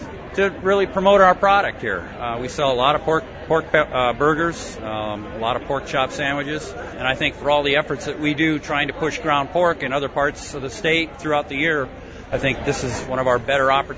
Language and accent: English; Fairbury, Illinois, United States; I'm from Livingston County. Work for a hog farm. I'm also a grower for that same farm. My hometown is right now presently Fairbury, but I've been raised all over the world, really.